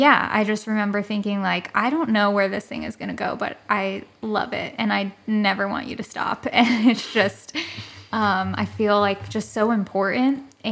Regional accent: Canada; I am Canadian.

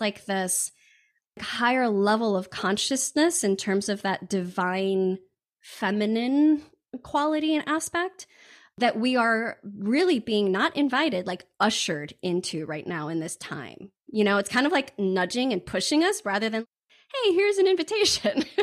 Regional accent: Chicago, Illinois, United States; born there; now in Southern Oregon, United States; I was born in Chicago and then I moved to Southern Oregon

